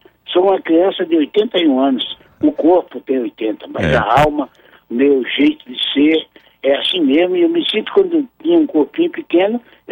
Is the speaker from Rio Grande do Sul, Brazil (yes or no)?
no; Lagoa da Canoa, Alagoas, Brazil; born there; desde a minha Lagoa da Canoa, da onde eu pisei, de onde eu nasci. Lagoa da Canoa e Olho d'Água da Canoa.